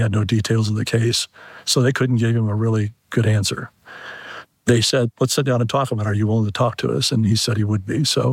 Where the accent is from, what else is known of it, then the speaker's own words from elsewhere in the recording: Michigan, United States; It is. It's my hometown.